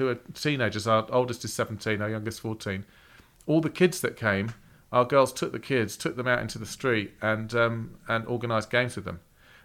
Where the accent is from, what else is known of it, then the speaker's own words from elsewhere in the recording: England, United Kingdom; for us, we're English.